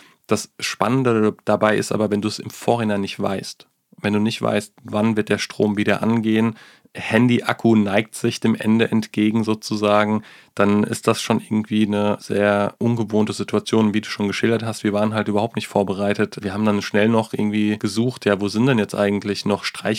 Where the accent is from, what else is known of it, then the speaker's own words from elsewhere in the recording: Rheinbach, North Rhine-Westphalia, Germany; wir kommen ja hier aus Rheinbach